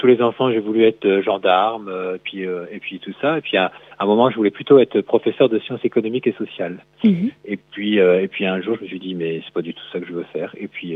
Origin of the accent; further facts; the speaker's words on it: Lille, Hauts-de-France, France; moi je suis issu du nord de la France, du côté de Lille, et puis j'ai travaillé pendant une dizaine d'années en Belgique